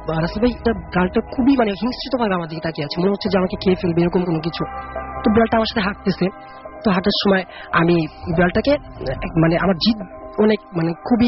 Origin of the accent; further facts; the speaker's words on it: Nagarkanda, Dhaka Division, Bangladesh; now in Dhaka, Bangladesh; আমাদের গ্রামের বাড়ি ফরিদপুর নগরকান্দা গ্রাম, নগরকান্দা থানা বিনোদী গ্রামের